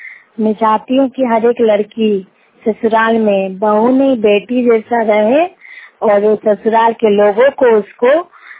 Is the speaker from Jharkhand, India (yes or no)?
yes; Kasma, Jharkhand, India; कस्मा चट्टी, थाना कस्मा, जिला बोकारो की निवासी हूँ।